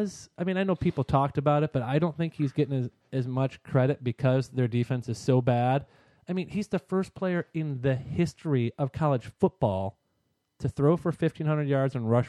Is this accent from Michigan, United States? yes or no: yes; Michigan, United States; I'm from Michigan. I'm a Red Wings guy.